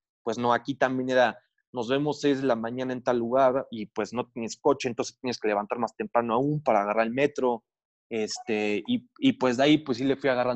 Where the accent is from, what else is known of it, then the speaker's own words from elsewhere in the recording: Mexico; soy mexicano, ¿no? Que como que nos encanta el tema de las reuniones